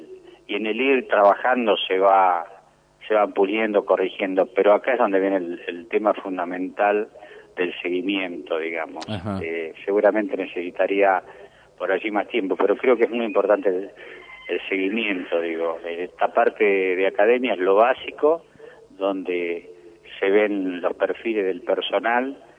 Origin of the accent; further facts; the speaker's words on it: Argentina; Usted sabe que somos argentinos y de repente estas cuestiones a veces no son tenidas en cuenta